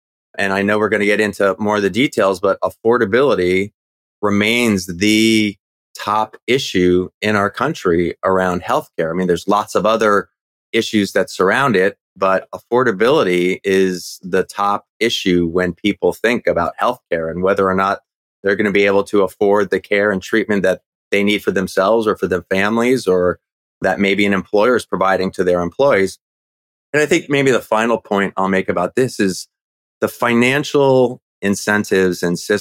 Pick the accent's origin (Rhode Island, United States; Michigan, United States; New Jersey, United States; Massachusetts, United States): New Jersey, United States; Yeah, so I grew up born and raised in the Garden State, New Jersey, but I lived in a relatively small town about an hour outside of New York City.